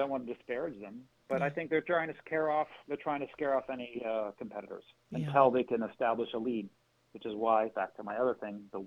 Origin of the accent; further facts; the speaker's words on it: Canada; now in Boston, United States; I'm in Boston, as I mentioned before, originally I'm from Canada.